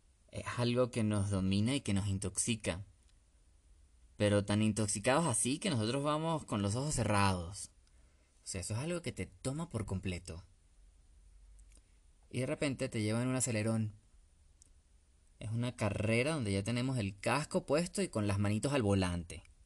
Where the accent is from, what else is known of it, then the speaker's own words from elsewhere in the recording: Petare, Miranda, Venezuela; yo crecí en Petare. Claro, no crecí en una casa de esas pequeñas encimadas en el monte, pero exento no estaba de lo que sucedía a mi alrededor.